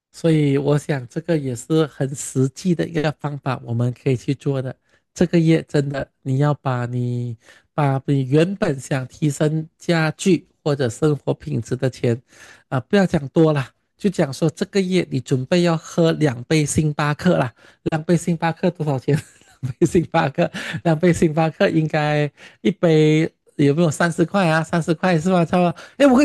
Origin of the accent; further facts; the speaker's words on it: Malaysia; 那时我就跟他讲说，我来自马来西亚啊。